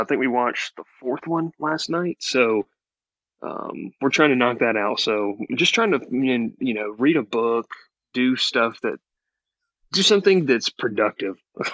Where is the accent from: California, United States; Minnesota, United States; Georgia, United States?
Georgia, United States; Columbus; I mean, one guy that's from my hometown of Columbus, Georgia, played at Auburn, Frank Thomas, he was a Baron for a year.